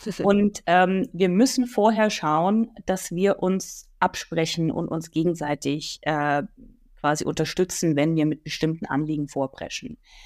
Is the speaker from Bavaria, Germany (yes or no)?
yes; Nuremberg, Bavaria, Germany; born there; Renate Schmidt, die ja auch aus meiner Geburtsstadt Nürnberg kommt